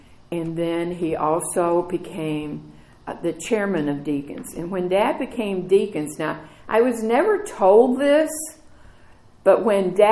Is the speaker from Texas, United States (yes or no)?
no; Tennessee, United States; born there; I was born in Tennessee, and my mom picked cotton.